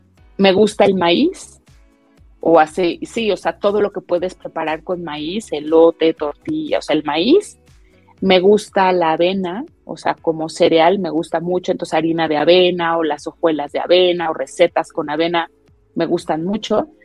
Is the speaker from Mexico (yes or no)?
yes; Mexico; Creo que en general, como mexicanos